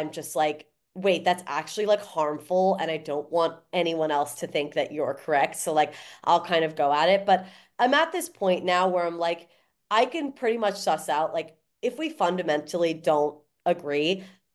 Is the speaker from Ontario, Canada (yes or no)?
yes; Toronto, Ontario, Canada; now in Jersey City, United States; I'm originally from Toronto